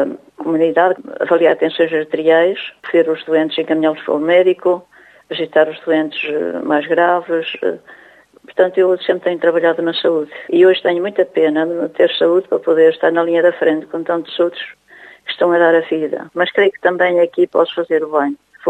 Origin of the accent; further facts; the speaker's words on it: Ponte de Lima, Norte, Portugal; born there; Eu nasci em Vilar das Almas, Conselho Ponte Lima. Eu tive a graça de nascer numa família profundamente cristã